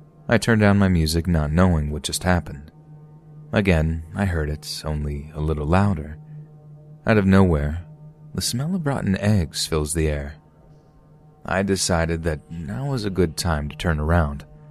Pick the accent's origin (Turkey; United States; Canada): United States; Michigan; moved away as an adult; I'm from Michigan, however I joined the Army when I was 21 and got stationed out in Colorado.